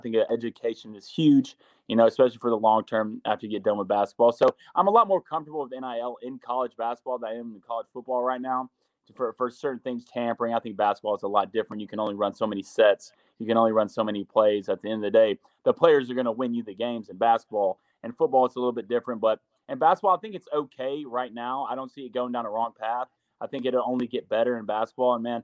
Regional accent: Auburn, Alabama, United States; You know, I'm from Auburn, Alabama. You know, Auburn hasn't always been the greatest in basketball

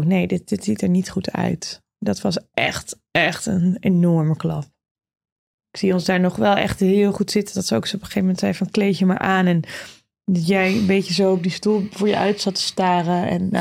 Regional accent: Friesland, Netherlands; Want ook dan als Fries

